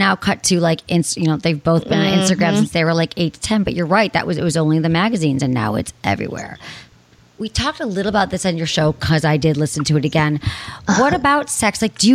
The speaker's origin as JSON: {"language": "English", "region": "Michigan", "country": "United States", "tie": "born or raised there", "said": "I grew up in Michigan, so I was like, we would always go to over to Canada."}